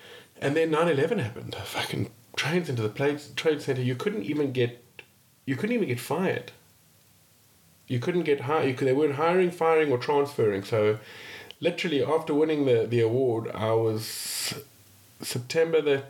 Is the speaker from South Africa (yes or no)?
yes; South Africa; I'm South African, we're cocky little shits, you know?